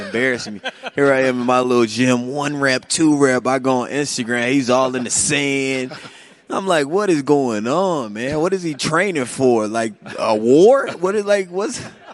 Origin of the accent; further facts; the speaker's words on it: Texas, United States; Well, I think for me, you know, me and Vaughn, we're both from Texas.